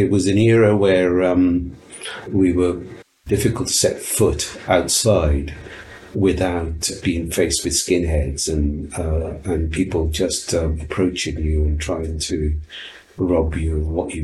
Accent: Wales, United Kingdom; also born or lived in Uganda; I'm an Indian background, you know, born in Uganda. Passionate Welshman, because I grew up in Wales

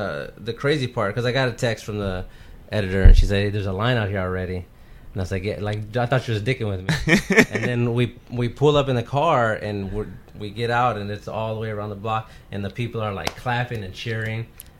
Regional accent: San Antonio, Texas, United States; now in Houston, United States; I'm from San Antonio. I live in Houston now, from San Antonio.

